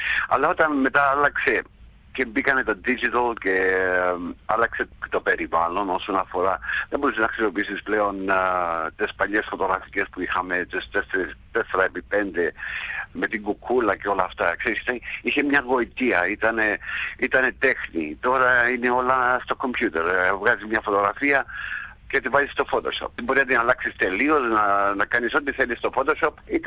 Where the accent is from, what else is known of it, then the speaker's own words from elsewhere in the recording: Kyrenia District, Cyprus; also born or lived in Sydney, Australia; να καταλήξω στην Κύπρο. Είναι ο τόπος που ταυτίζομαι από όλες τις πλευρές. Είναι ο τόπος που έχω μεγαλώσει. Ο πατέρας με τα βνοάει, ο αγρός της Κερίνιας. Παρόλο που γεννήθηκα στο Σίδνεϊ και το αγαπάω, έχει αλλάξει πάρα πολύ για μένα.